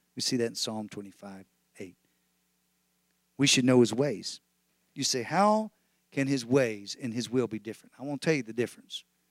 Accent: Texas, United States; I am a Texan, Lord, if you didn't remember.

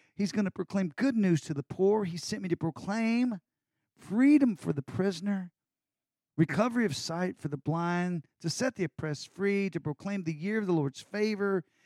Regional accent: Texas, United States; Because I'm a guy from Texas and I don't show anybody that I got problems.

